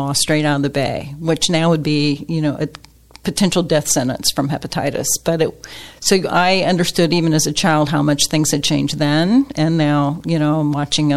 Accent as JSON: {"language": "English", "town": "Tampa", "region": "Florida", "country": "United States", "tie": "born or raised there", "lives_now": "Winter Park, United States", "said": "I grew up in Tampa and was working at the Orlando Sentinel when my husband and I got married, and we just loved the lifestyle of Winter Park"}